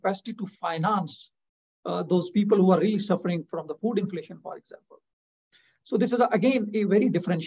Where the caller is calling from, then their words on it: Pakistan; For example, I am speaking from Pakistan.